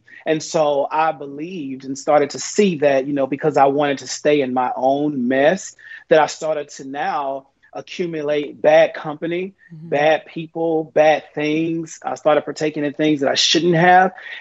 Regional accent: Texas, United States; I'm from Texas, so I'm from the southern region, from the south of the U.S.

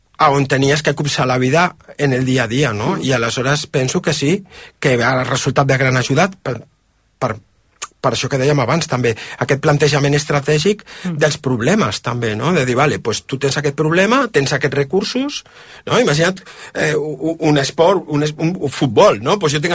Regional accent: Barcelona, Catalonia, Spain; Jo sóc de Nou Barris, per tant, ho dic una mica com ho diríem a Nou Barris.

